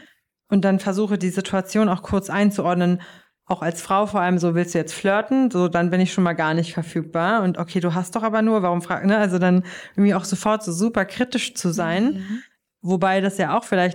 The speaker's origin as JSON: {"language": "German", "region": "Berlin", "country": "Germany", "tie": "born or raised there", "said": "Ich selber bin Berlinerin und bin hier verwurzelt."}